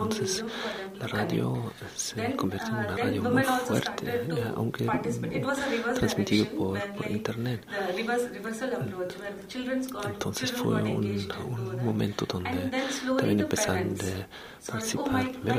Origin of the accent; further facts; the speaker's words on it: India; vengo de la India